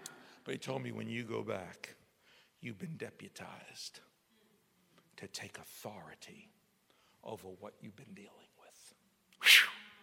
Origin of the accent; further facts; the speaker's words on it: Bronx, New York, United States; I could speak quickly. I'm from the Bronx. I could say a lot in a little time.